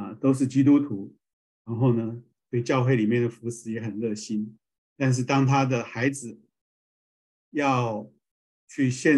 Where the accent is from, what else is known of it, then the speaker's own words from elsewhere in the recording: China; 当然就像我们中国人希望我们的子女找到一个很会赚钱赚钱很多的一个工作